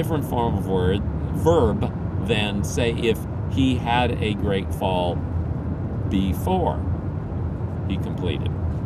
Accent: Philippines; English is a second language; And growing up in the Philippines, there were some interesting tensions between Tagalog and English.

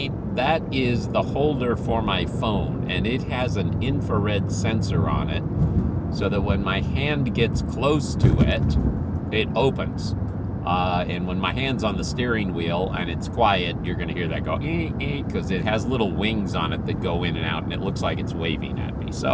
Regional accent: Philippines; I grew up in the Philippines, and we had multiple cultures in the Philippines

